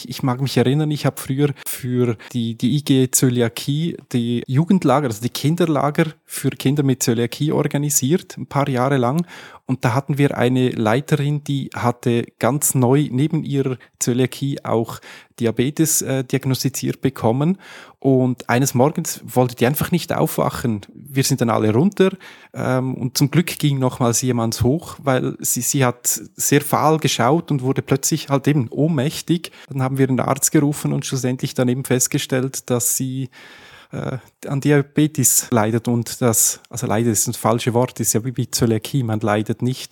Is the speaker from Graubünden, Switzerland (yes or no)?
yes; Filisur, Graubünden, Switzerland; Übrigens haben wir was gemeinsam. Ich bin in Filisur aufgewachsen.